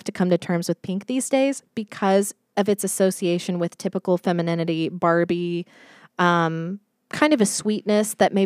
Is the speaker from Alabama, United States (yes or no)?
no; Texas, United States; like I'm from Texas, so UT orange